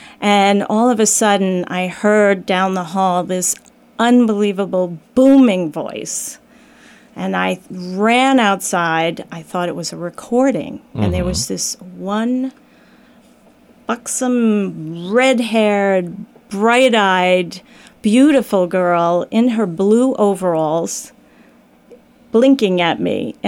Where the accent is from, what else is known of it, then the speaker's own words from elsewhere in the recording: New York, United States; now in Westport, United States; No, I grew up in New York, originally in Long Island, and then headed to New York City and spent most of my adult life in New York City